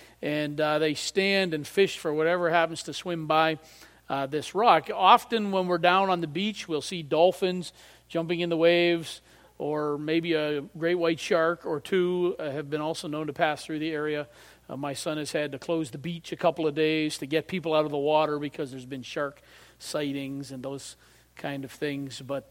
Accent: New Brunswick, Canada; which is more than I can say for where I grew up in New Brunswick.

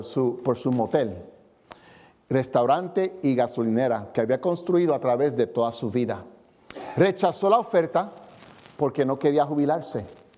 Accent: New York, United States; yo soy de Nueva York, soy fanático de los Yankees, amén.

